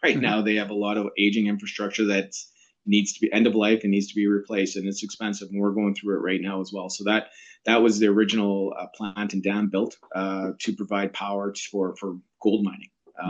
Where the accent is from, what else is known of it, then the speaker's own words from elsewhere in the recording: Hay River, Northwest Territories, Canada; born there; I was born in Hay River. I'm Métis descent as well, so I'm the first Indigenous president and CEO.